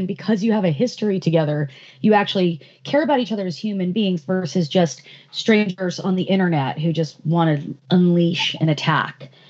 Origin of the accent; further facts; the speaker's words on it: East Coast, United States; and years later, you know, I'm growing up on the East Coast, and my mom is so paranoid about the doors being locked